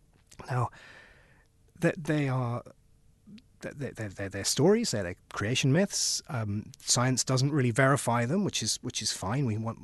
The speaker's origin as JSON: {"language": "English", "country": "United Kingdom", "said": "you know, I'm a Brit. We are the worst colonizers of all."}